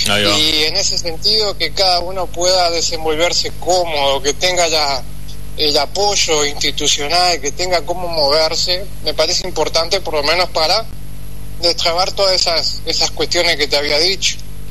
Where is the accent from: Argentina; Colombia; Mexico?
Argentina; Belén, Catamarca; yo soy oriundo de Belén.